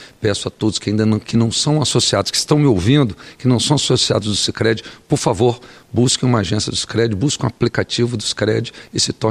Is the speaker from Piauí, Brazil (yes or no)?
no; Espírito Santo, Brazil; como capixabas que somos, orgulho de sermos do Espírito Santo